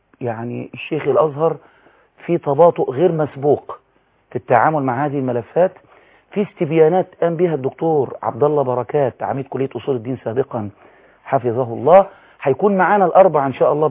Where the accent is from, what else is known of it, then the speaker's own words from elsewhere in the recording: Egypt; عندنا في مصر